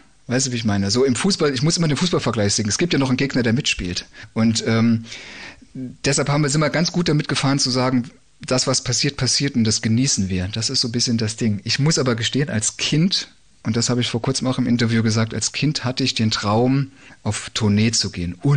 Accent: Saarbrücken, Saarland, Germany; ich komme aus Saarbrücken, wir haben jedes Jahr das Ziel aufzusteigen, es klappt nicht.

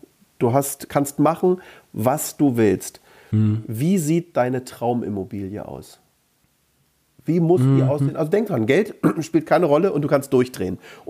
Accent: Berlin, Germany; Weil ich bin ja Berliner.

